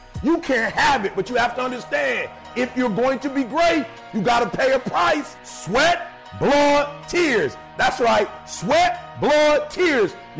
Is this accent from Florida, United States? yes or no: no; Detroit, Michigan, United States; I'm from Detroit. They make F-150s a dime a dozen, right?